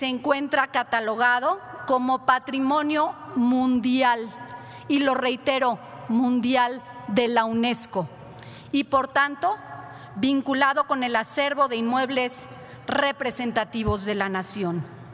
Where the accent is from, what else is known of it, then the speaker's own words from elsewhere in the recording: Puebla, Mexico; Soy poblana y desgraciadamente lo ocurrido solo constituye una pequeña prueba de lo que los poblanos hemos vivido los últimos 7 años.